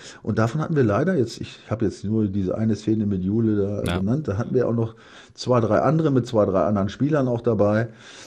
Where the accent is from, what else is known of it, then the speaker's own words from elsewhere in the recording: Dortmund, North Rhine-Westphalia, Germany; Ich weiß, dass das als Dortmunder mitunter frustrierend sein kann